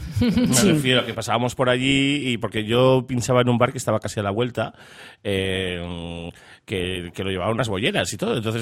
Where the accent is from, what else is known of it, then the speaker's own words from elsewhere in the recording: San Sebastián, Basque Country, Spain; y en Donosti también yo, que soy de Donosti, participaba en ese tipo de ambientes.